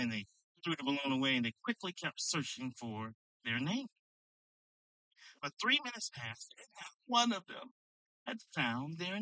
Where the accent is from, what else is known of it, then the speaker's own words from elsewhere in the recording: United States; I am an American author. I am a Christian businessman.